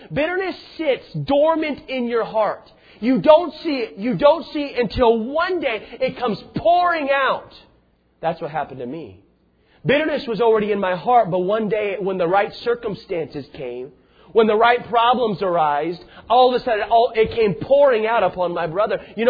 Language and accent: English; Tucson, Arizona, United States; I grew up in Tucson, Arizona.